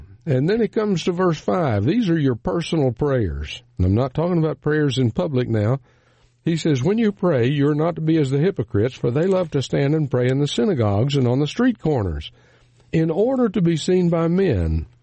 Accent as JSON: {"language": "English", "region": "Southwest", "country": "United States", "tie": "born or raised there", "said": "I grew up in the Southwest, and there was a fellow at a high school reunion one time who used a phrase"}